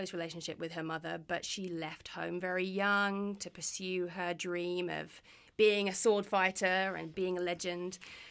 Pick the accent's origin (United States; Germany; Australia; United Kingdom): United Kingdom; England; Well, I'm from England. Mm-hmm. This is my real accent.